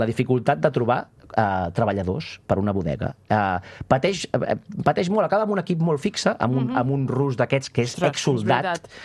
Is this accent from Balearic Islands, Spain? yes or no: no; Barcelona, Catalonia, Spain; com a barceloní, que ho he viscut en aquesta ciutat tota la meva vida, ara ja no, malauradament